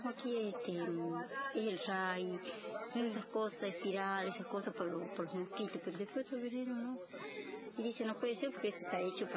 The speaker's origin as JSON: {"language": "Spanish", "town": "San Félix", "region": "Santiago del Estero", "country": "Argentina", "tie": "born or raised there", "said": "De acá nomás, de San Félix."}